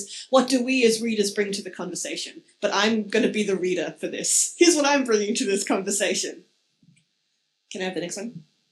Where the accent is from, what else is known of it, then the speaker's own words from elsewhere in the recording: Northwest China, China; I spent some of my childhood growing up in Northwest China.